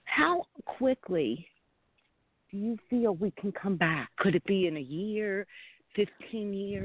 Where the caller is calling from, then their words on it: California, United States; California.